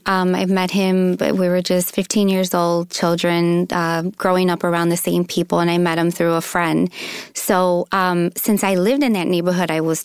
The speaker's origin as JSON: {"language": "English", "town": "Chicago", "region": "Illinois", "country": "United States", "said": "No, you know, I'm from Chicago. I'm a city girl."}